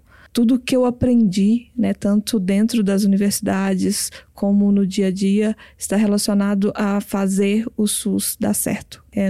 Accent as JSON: {"language": "Portuguese", "region": "Minas Gerais", "country": "Brazil", "said": "eu sou farmacêutica, sou de Minas Gerais, onde eu comecei a trabalhar no SUS desde o dia 4 da minha faculdade."}